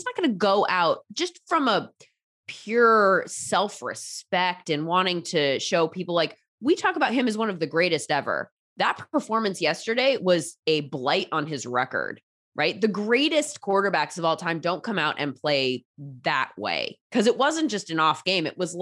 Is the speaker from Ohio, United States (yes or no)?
no; California, United States; I can't even do it because I'm from California and we I don't know.